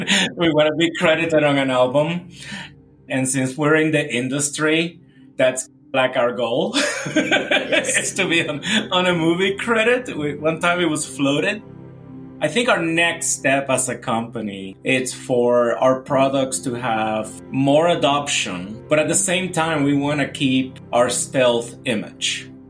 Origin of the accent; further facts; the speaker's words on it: Puerto Rico; It's kind of like, for I'm from Puerto Rico